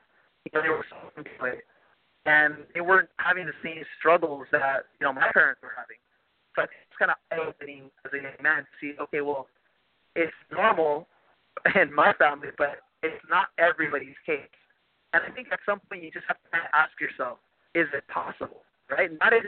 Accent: Los Angeles, California, United States; I grew up in Highland Park. I don't know if a lot of the viewers know what it is, but it's a suburb in Los Angeles, close to downtown. It's not really like an upscale neighborhood.

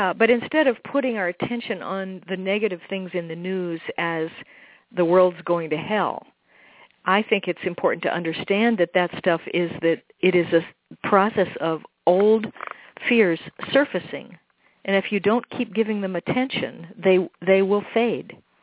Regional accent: Midwest, United States; I grew up in the Midwest riding horses and being out in nature and drawing and being an artist and reading a lot.

